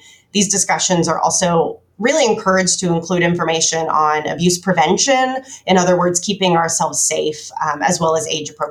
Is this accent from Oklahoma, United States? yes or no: yes; Oklahoma, United States; now in Oklahoma City, United States; I was born and raised in Oklahoma, currently living in Oklahoma City.